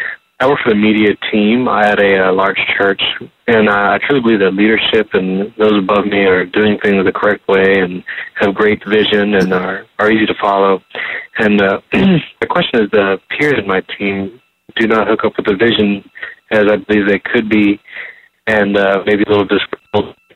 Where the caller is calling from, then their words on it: Lakeland, Florida, United States; I'm calling from Lakeland, Florida.